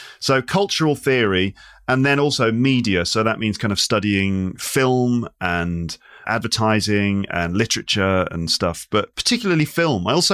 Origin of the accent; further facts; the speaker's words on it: England, United Kingdom; So I'm from England. I mean, it's probably obvious based on my voice.